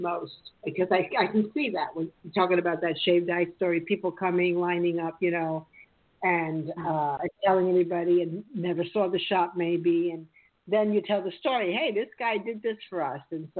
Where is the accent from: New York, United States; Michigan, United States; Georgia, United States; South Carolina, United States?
New York, United States; New York City; I mean, I grew up in New York City. I've never lived in a little town.